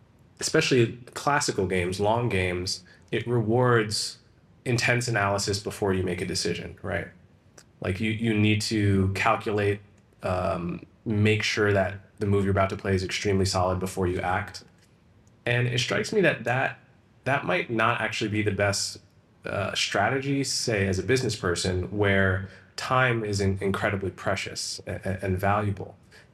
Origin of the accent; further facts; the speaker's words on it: New Jersey, United States; Cowen, I think he was state chess championship of my home state, New Jersey, at 15.